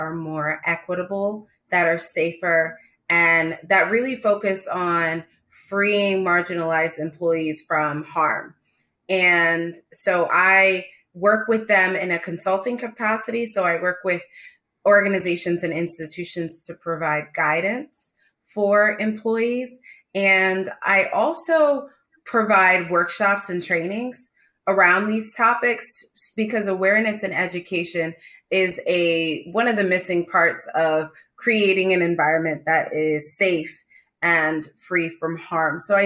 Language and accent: English; Virginia, United States; also born or lived in Texas / Delaware / Minnesota / Middle East; So I was born in Texas and we moved to Delaware. We lived in Minnesota. I spent most of I say I'm from Virginia because that's where I spent most of my time.